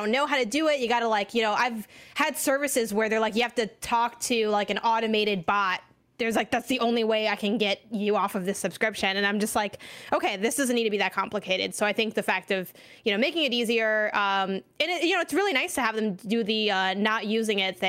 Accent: Chicago, Illinois, United States; And then I'm from Chicago, Illinois specifically.

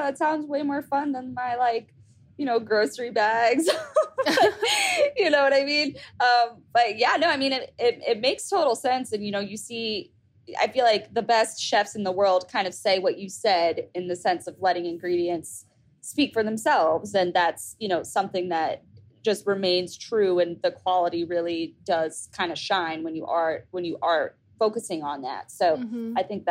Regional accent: New York, United States; as a New Yorker, you know, we, and really everybody has super busy lives.

